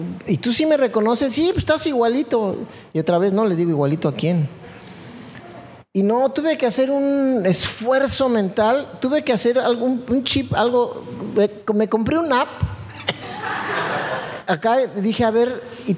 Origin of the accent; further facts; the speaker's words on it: San Juan de Aragón, Mexico City, Mexico; Porque, hermanos, no vengo del Pedregal de San Ángel. Vengo desde la mismísima Morelos, San Juan de Aragón.